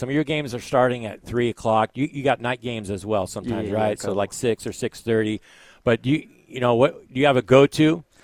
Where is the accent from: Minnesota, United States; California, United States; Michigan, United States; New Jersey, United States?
California, United States; Dinuba; You're there in my hometown where I grew up in Dinuba, yeah. California.